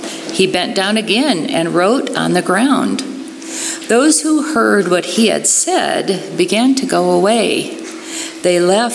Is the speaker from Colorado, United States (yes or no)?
yes; Grand Junction, Colorado, United States; I'm from Grand Junction.